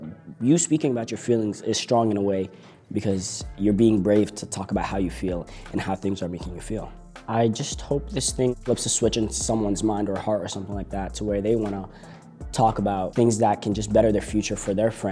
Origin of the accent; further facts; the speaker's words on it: Sudan; now in United States; I am from North Sudan